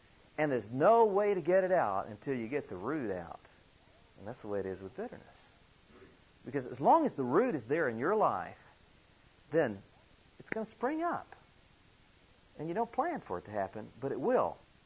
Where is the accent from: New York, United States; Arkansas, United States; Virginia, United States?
Arkansas, United States; I didn't really know at the beginning what it was because I was from Arkansas. We didn't have such an animal.